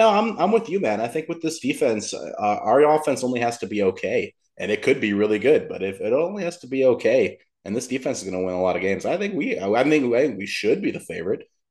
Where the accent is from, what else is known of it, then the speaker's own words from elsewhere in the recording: Los Angeles, California, United States; Okay, brother, we're from Los Angeles.